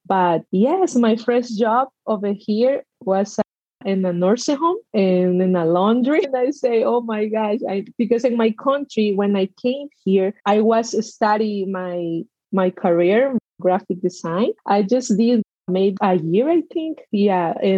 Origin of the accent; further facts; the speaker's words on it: El Salvador; English is a second language; now in United States; Yes, I came to the country in 2007. I am from El Salvador. It's one of the smallest countries in Central America. I'm very proud where I am from.